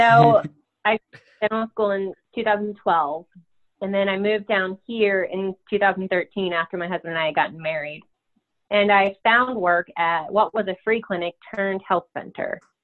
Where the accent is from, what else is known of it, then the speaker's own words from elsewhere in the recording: Annapolis, Maryland, United States; Well, I am from Annapolis, Maryland, and I found myself down here in 2013.